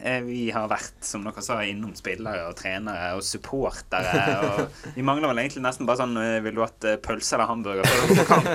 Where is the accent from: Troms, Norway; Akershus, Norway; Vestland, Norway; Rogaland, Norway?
Vestland, Norway; Bergen; Da håper jeg sto jeg faktisk i sofaen som bergenser var.